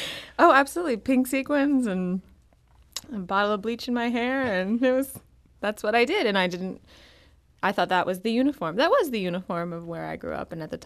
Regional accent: California, United States; I am from Southern California. Sunshine and lollipops.

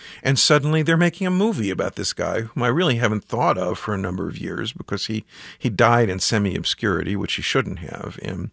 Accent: Sikeston, Missouri, United States; In my hometown, Sykeston, 50 years ago.

